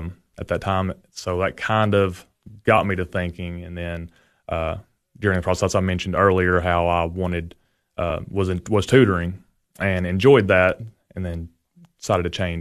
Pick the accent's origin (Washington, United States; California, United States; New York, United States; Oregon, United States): California, United States; Monterey; I did. I grew up in Monterey about a mile and a half from the high school my whole life. My parents still live there now.